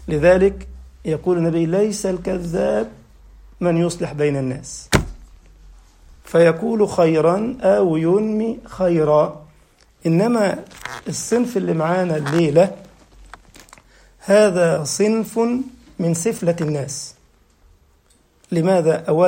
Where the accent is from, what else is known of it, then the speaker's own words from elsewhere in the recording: Egypt; وعشان كده دايما أنتوا عارفين عندنا في مثل كده شائع عندنا في مصر يقول لك الكذب ملوش رجلين.